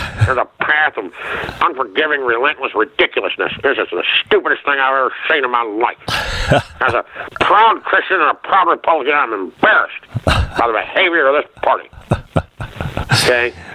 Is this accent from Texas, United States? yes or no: yes; Texas, United States; As a Texan, there's a certain way that we do business, and this is all the people in Washington.